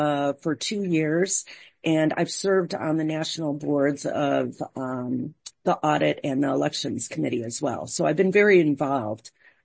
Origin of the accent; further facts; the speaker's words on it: Chicago, Illinois, United States; moved away; I am a transplant from Chicago. I arrived here in 1989.